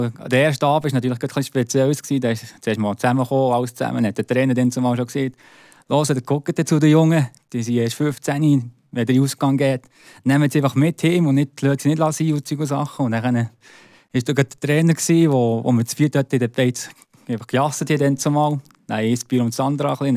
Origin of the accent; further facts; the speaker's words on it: Brünisried, Fribourg, Switzerland; Ich bin ja eigentlich auch in Brünnisried aufgewachsen. Ab 11 bin ich in Brünnisried gewohnt, 10 Jahre lang.